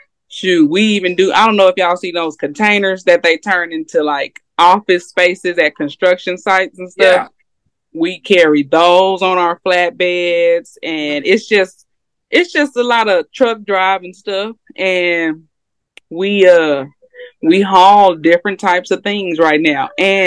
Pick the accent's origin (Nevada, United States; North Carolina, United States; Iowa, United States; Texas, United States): Texas, United States; DeSoto; now in Belmead, United States; Oh, and I'm from DeSoto. I don't know if y'all know.